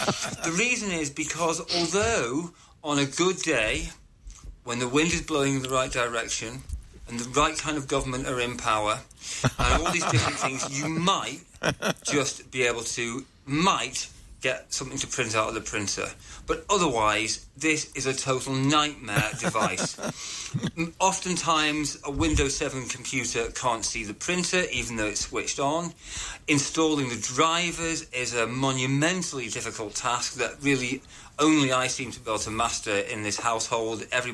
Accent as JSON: {"language": "English", "region": "North West England", "country": "United Kingdom", "said": "Hi, Dick and Leo. … from Cheshire in the UK."}